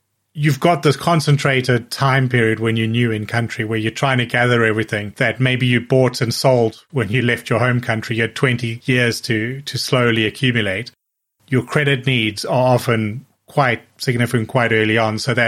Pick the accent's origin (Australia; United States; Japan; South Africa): South Africa; moved away; I'd never even lived in the UK. I came from South Africa. But I had a British passport.